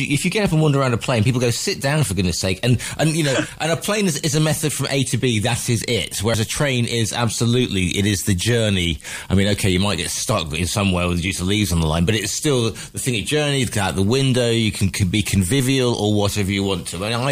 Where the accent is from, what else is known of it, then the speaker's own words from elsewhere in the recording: West Midlands, United Kingdom; I come from the Midlands